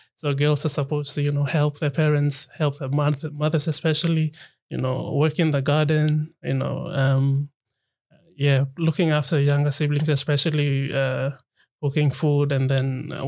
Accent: Nipa, Southern Highlands, Papua New Guinea; I grew up in Nipa, that's in other part of southern islands, because my dad's a police. We had to move around a lot, so we didn't stay at one place, in one particular place at a time.

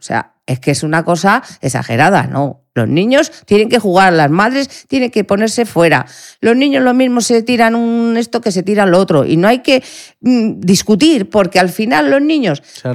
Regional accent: Spain; Nosotros somos españoles también, ¿y qué?

